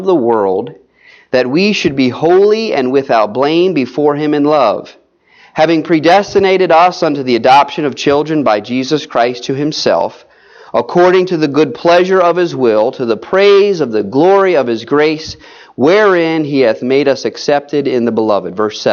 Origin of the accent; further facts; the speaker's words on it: New Jersey, United States; Yes, I am from New Jersey, South Jersey. Big difference between South Jersey and North Jersey.